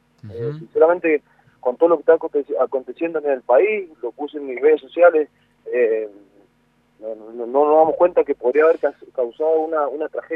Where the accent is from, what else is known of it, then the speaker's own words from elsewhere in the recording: Mendoza, Argentina; que somos del Valle de Uco